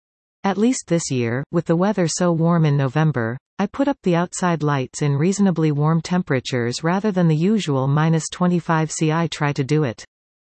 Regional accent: Kitchener, Ontario, Canada; remember from my younger days growing up in Kitchener, Ontario is the immaculate state of our living room. Our house was not very large, just 1.5 stories.

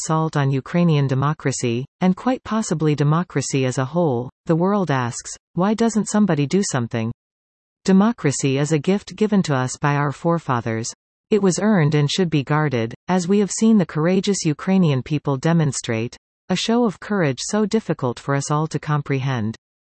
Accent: Edmonton, Alberta, Canada; I grew up in Edmonton in the 1960s

